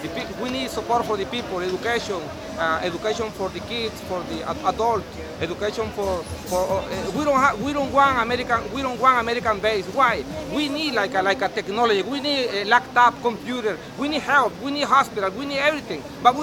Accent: Honduras; now in United States; I am from Honduras. I have 20 years living here in the United States.

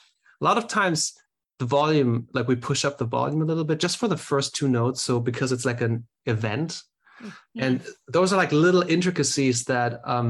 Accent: Germany; or at least I'm from Germany originally

